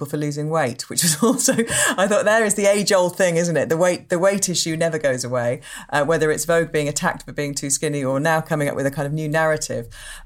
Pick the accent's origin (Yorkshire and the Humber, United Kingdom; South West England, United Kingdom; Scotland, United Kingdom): Yorkshire and the Humber, United Kingdom; Leeds; you know, I'm from Leeds.